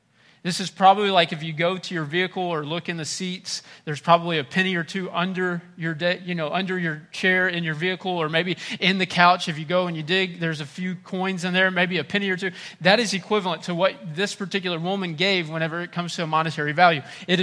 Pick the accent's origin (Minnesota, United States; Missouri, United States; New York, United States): Missouri, United States; Frank Clay; I grew up in Frank Clay, Missouri area. If you blink when you pass it, you'll miss it.